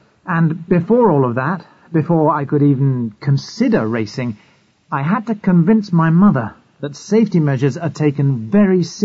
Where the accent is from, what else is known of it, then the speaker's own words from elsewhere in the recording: Western India, India; I was born in 1976, January the 14th to be precise, so I'm 28 and I come from Western India.